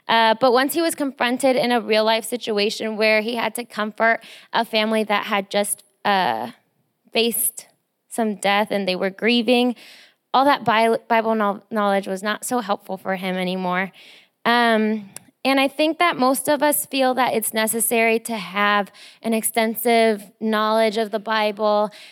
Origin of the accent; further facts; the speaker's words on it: California, United States; And as I grew up in California, I experienced different types of churches along with different types of Christians.